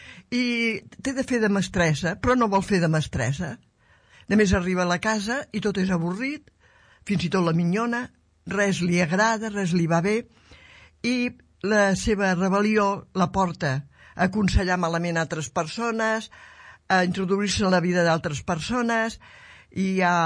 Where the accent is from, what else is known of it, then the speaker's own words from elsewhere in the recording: Manresa, Catalonia, Spain; Sí, oi? Sí. El meu poble, sí.